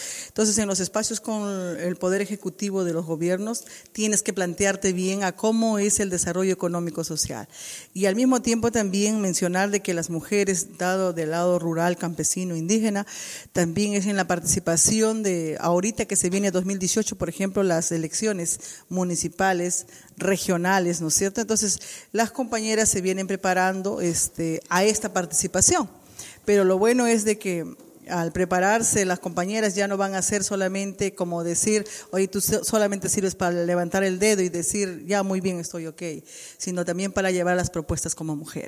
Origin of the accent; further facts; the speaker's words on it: Peru; la cual vengo de Perú, de la Federación Nacional de Mujeres Campesinas